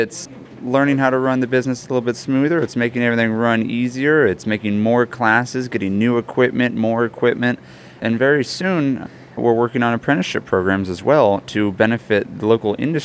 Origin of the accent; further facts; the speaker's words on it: Midwest, United States; I grew up in the Midwest originally, working on cars and farm equipment and off-road vehicles